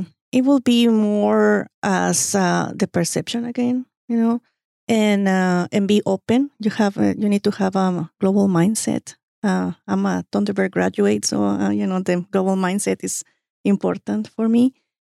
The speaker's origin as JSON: {"language": "English", "region": "Guanajuato", "country": "Mexico", "lives_now": "United States", "said": "I'm originally from Guanajuato."}